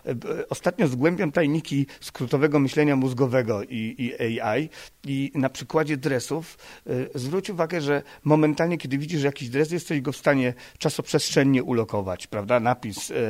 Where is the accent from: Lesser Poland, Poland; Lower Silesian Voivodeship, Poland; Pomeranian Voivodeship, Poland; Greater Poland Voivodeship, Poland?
Lesser Poland, Poland; Kraków; ja jestem z Huty, u mnie się takie rzeczy inaczej załatwia.